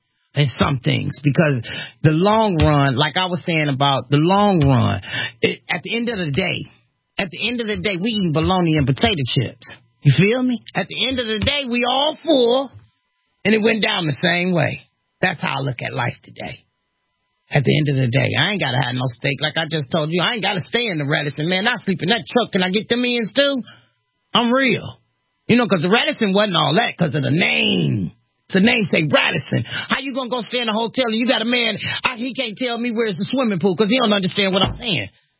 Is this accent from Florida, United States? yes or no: no; Cleveland, Ohio, United States; I'm from Cleveland, you know, I'm trying to explain to the lady.